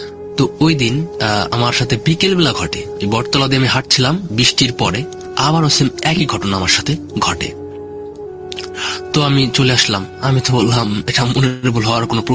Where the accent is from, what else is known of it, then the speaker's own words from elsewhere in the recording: Jandi, Dhaka Division, Bangladesh; তো আমার মামা বাড়ি হচ্ছে সদরদি আর আমাদের বাড়ি হচ্ছে জান্দি। মানে ভাঙা বাজার থেকে আমার নানা বাড়িও যতটুকু দূর, ঠিক আমাদের বাড়িও ভাঙা বাজার থেকে ততটুকু দূর।